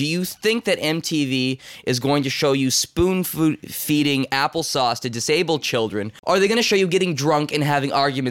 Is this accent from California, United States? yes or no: yes; Chico, California, United States; They looked in Chico, which is my hometown